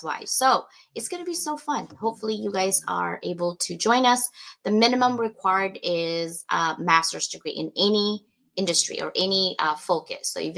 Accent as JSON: {"language": "English", "country": "Philippines", "said": "I'm Filipino, guys. I'm loud."}